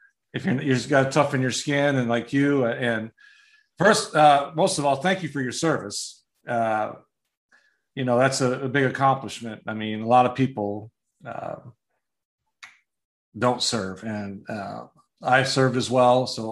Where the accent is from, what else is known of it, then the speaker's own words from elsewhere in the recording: Wisconsin, United States; I'm from Wisconsin.